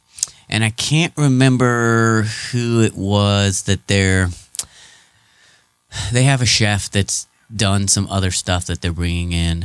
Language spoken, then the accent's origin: English; Kingsburg, California, United States; the kind of place I grew up in Kingsburg and had friends who had farms.